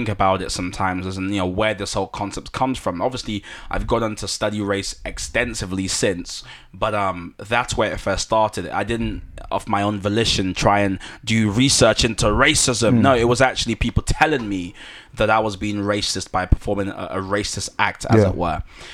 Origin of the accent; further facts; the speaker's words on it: Nigeria; born there; moved away; And I was born in Nigeria. I came here